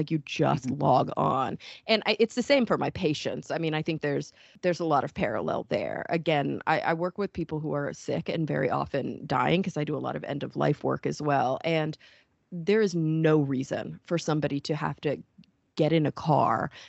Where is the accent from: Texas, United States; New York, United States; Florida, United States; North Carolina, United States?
Texas, United States; Plano; And we are actually going to be in Dallas, so close to hometown. I grew up in Plano. My mother lives in Dallas.